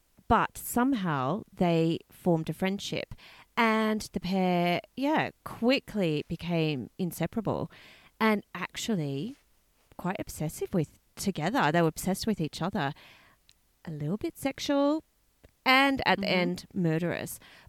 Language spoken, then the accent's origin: English; Australia; No, I'm from Australia.